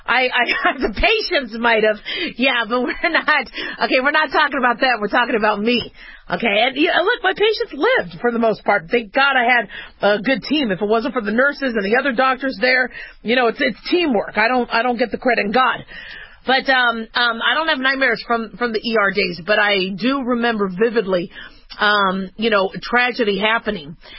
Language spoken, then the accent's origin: English; Phoenix, Arizona, United States; I remember growing up in Phoenix, city shut down by 11 o'clock.